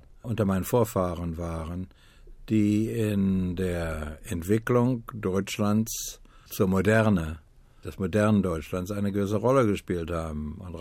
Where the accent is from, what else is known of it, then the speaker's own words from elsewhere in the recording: Shanghai, China; Ich bin in Shanghai groß geworden. Da wurde ich ein Erwachsener.